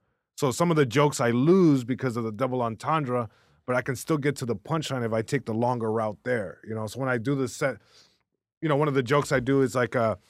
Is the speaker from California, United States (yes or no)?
yes; Long Beach, California, United States; Yeah, I was born here. I was born here, born and raised in Long Beach.